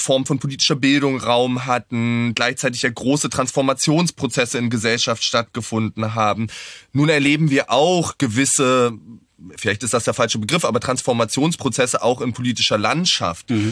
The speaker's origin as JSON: {"language": "German", "town": "Wittenberg", "region": "Saxony-Anhalt", "country": "Germany", "tie": "born or raised there", "said": "ich bin in Wittenberg aufgewachsen, in Sachsen-Anhalt"}